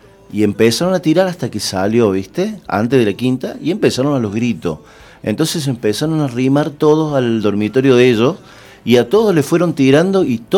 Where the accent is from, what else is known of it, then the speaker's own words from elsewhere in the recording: Argentina; Porque somos jodidos los argentinos